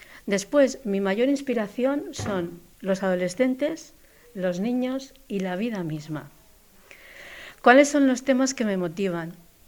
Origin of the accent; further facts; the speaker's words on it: Novelda, Valencian Community, Spain; estar en la biblioteca de mi pueblo, de Novelda. Todavía recuerdo cuando estudiaba en la antigua biblioteca y escuchaba las campanas de la iglesia de San Pedro.